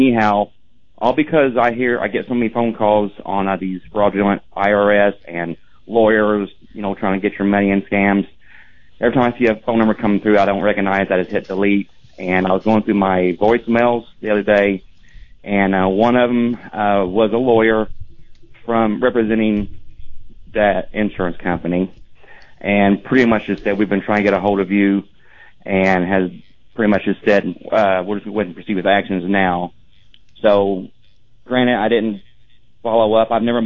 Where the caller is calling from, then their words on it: West Virginia, United States; Hey, I'm calling from West Virginia, so I don't know if you can help me out or not